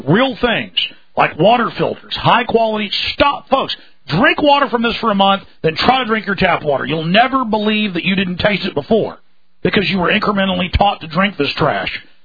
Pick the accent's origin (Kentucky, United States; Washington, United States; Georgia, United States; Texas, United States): Texas, United States; Dallas; Look, I grew up in Dallas